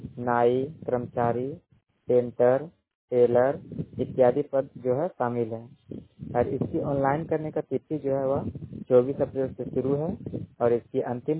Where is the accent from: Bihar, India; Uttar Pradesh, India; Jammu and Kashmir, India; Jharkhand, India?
Jharkhand, India; Hazaribagh; Mobile वाणी के संवाददाता हूँ। मैं हजारीबाग के 14% से हूँ।